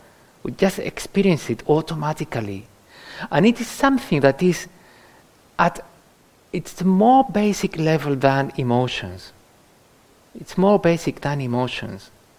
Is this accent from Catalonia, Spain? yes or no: no; Andalusia, Spain; English is a second language; For example, I grew up in Andalusia, and that's quite dry and arid.